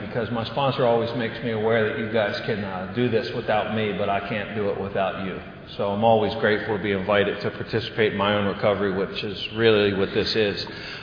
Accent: Baltimore, Maryland, United States; I grew up in Baltimore, Maryland. I grew up in a brutal, brutal home

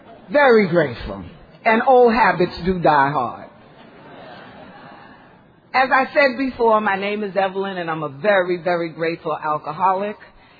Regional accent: Harlem, New York, United States; now in New Jersey, United States; I live in New Jersey now, but by way of Harlem, USA. I was born and bred in Harlem.

